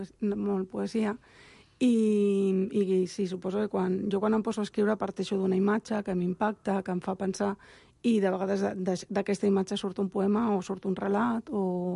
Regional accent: Badia del Vallès, Catalonia, Spain; jo vaig créixer a Badia i vaig créixer amb un estigma i és difícil

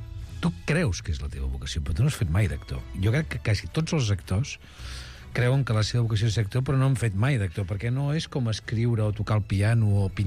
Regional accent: Sabadell, Catalonia, Spain; jo soc de Sabadell, les companyies professionals que venien a Sabadell les anava a veure

